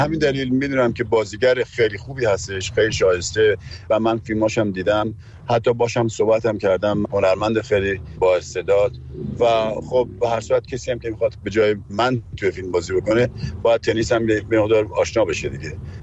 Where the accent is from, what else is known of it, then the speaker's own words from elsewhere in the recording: Tehran, Tehran Province, Iran; منم تو اونجا به دنیا آمدم و از همونجا بزرگ شدم